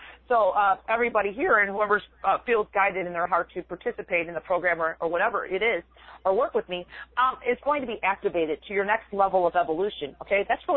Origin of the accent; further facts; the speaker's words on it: Midwest, United States; I'm from the Midwest. So Midwesterners in Chicago talk fast anyway, so I think that was my training.